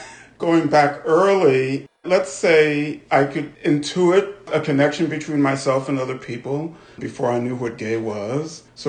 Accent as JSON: {"language": "English", "town": "Los Angeles", "region": "California", "country": "United States", "tie": "born there", "lives_now": "Oakland, United States", "said": "I moved to Oakland in 1989. I was born in Los Angeles in 1965, so you can do the math."}